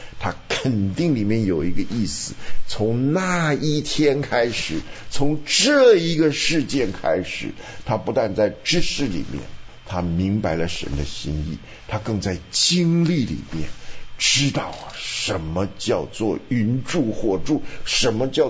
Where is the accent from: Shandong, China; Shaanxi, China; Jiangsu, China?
Shandong, China; 就咱们山东人，是不是？